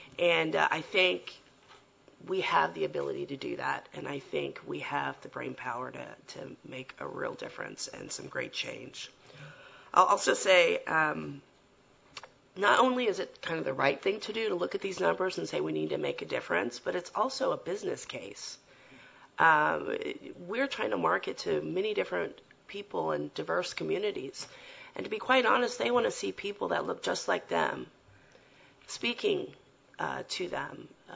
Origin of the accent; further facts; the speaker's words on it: East Chicago, Indiana, United States; also born or lived in Gary; I grew up in East Chicago and Gary, Indiana, where they had steel mills.